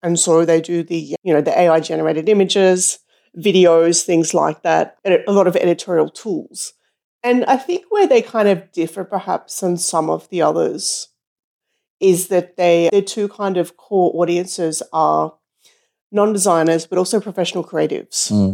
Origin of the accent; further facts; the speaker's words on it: Australia; I was concerned before I went as an Australian.